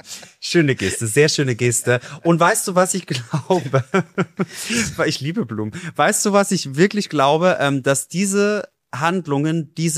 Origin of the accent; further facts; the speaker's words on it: Donaueschingen, Baden-Württemberg, Germany; now in Cologne, Germany; Aber bin ich nicht so richtig. Ich bin aus Baden-Württemberg ursprünglich.